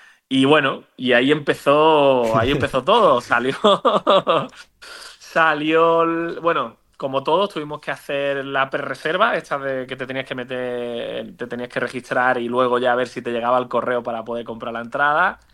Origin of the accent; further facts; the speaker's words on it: Andalusia, Spain; y encima yo que soy andaluz, Málaga, que me pilla